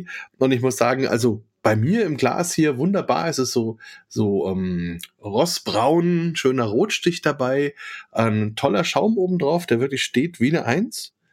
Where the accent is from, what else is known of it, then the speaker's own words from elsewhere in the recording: Bavaria, Germany; mich als Franke holt das absolut ab